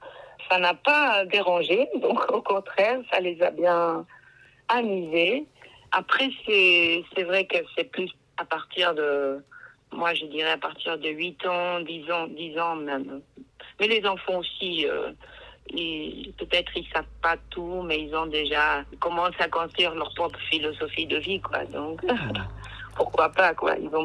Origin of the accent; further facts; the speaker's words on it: Chile; moved away; Enfin, je suis née au Chili, donc j'ai vécu la dictature à une période de ma adolescence.